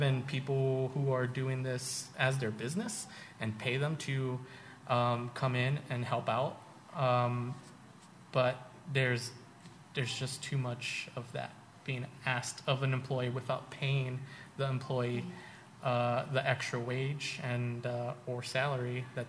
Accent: New York, United States; One, I don't know if it's the fact that I'm from New York, I'm very open and say things outright

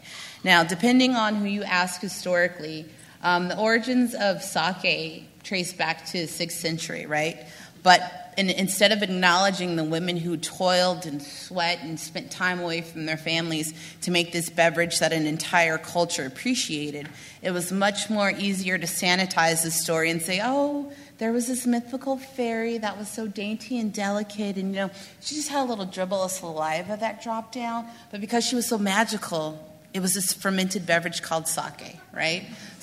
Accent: Las Vegas, Nevada, United States; born and raised in Vegas. And Vegas is the official ninth island of Hawaii because we have such a huge diaspora there.

